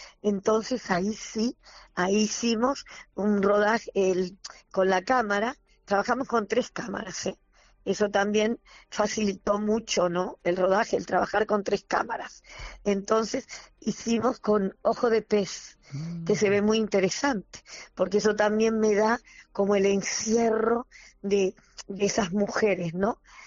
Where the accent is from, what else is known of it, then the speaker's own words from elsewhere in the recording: Uruguay; born there; soy nacida en Uruguay, mi Uruguay natal, de raíces españolas al 100%. Yo digo que si tengo algo de talento es por España, ¿eh? Y estoy orgullosa de haber nacido en Uruguay.